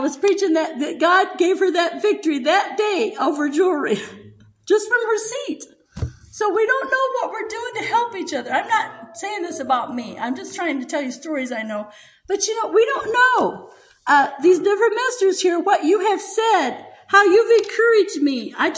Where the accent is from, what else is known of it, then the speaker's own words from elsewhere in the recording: Michigan, United States; moved away; also born or lived in Virginia / Oklahoma; I was born in Virginia, raised in Michigan some, and we moved here in 1979, and Oklahoma seems like my home. I've been here longer than anywhere.